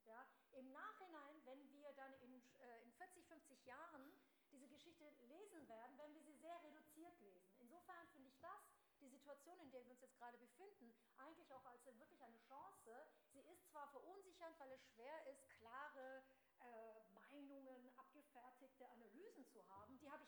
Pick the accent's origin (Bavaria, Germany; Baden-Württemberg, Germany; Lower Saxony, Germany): Baden-Württemberg, Germany; Ulm; now in Switzerland; Also ich stamme aus Ulm, da ist noch recht ruhig gerade, ja, aber meine Eltern sind tatsächlich auch aus diesem Gebiet.